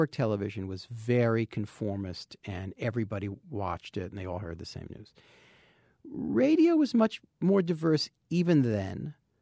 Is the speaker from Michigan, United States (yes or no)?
no; New Jersey, United States; Well, I grew up in New Jersey, and in a town that I saw or perceived as not exactly the height of excitement.